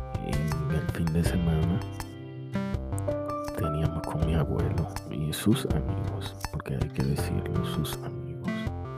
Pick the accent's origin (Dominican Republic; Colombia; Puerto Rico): Dominican Republic; now in Santo Domingo, Dominican Republic; yo vivo en la capital de mi país, Santo Domingo, soy de la República Dominicana